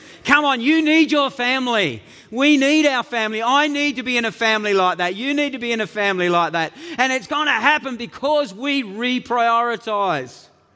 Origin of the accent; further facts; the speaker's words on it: East Devonport, Tasmania, Australia; I grew up in East Devonport. Like, it was a tough neighbourhood.